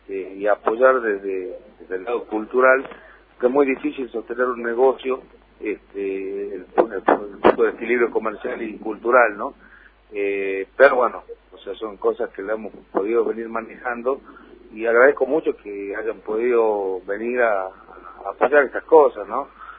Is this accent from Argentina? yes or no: yes; Jujuy, Argentina; acá en Jujuycito, porque nosotros somos jujeños